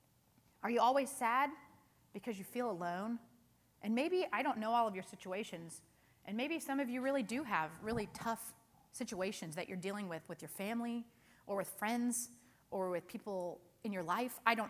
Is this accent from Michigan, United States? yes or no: no; Indiana, United States; now in California, United States; I grew up in Indiana, and it rains pretty frequently. I'd say we have similar climates, Indiana, Oklahoma, kind of this Midwestern region. But we moved to California several years ago, and we live not far from the Mojave Desert.